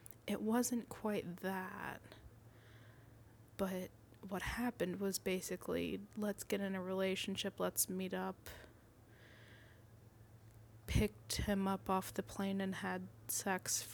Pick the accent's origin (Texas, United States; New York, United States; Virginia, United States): Texas, United States; moved away; I'm Texan, to be quite honest, originally, and I still identify as Texan, but I'm in the Midwest now.